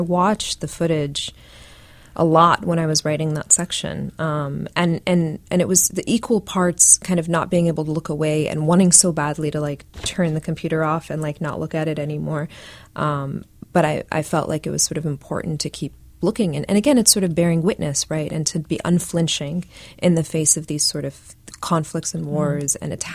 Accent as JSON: {"language": "English", "country": "United States", "said": "how to be proud of the fact that I'm Arab and that I'm an American and that I can be both."}